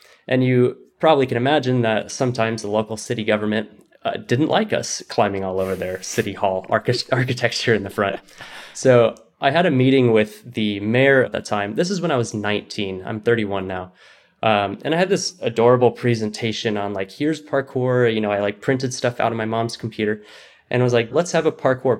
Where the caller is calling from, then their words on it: Riverside, California, United States; I'm calling in from Riverside in Southern California.